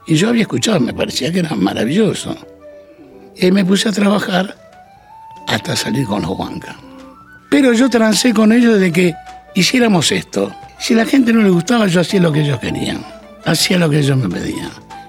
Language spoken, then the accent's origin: Spanish; Buenos Aires, Argentina; Nosotros somos acá porteños